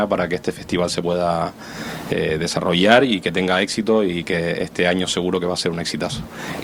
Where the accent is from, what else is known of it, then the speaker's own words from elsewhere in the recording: Portugal; yo como portugués